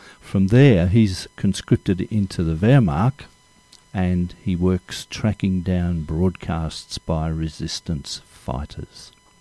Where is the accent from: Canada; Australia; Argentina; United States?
Australia; As Australians, I don't know whether we have that pleasure as much as English people do of recognising familiar places in our books and films.